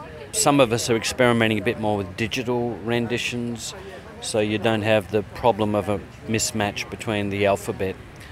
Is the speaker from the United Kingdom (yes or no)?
no; Australia; I'm an Australian novelist, and particularly a Noongar novelist, so I'm an Indigenous writer.